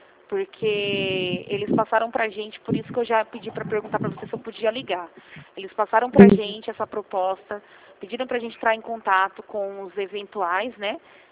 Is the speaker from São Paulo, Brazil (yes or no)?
yes; Rio Claro, São Paulo, Brazil; eu sou aqui de Rio Claro mesmo